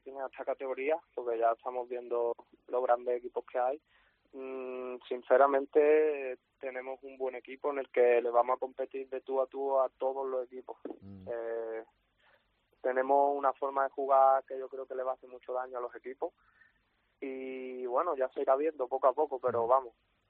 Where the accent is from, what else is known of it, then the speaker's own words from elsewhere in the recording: Málaga, Andalusia, Spain; yo soy de Málaga capital